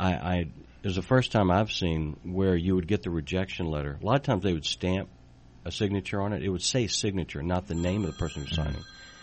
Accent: Louisiana, United States; I'm from Louisiana originally. There's no coast that you could ever surf on down there.

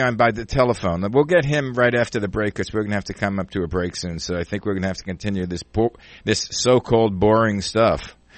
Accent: New York, United States; now in Los Angeles, United States; But if anybody ever asked me where I'm from, I'm a New Yorker. Well, I speak like one.

